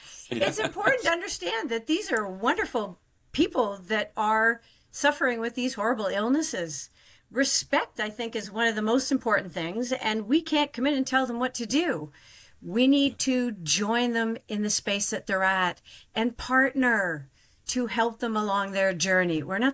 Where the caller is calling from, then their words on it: Toronto, Ontario, Canada; I'm doing fabulous from Toronto.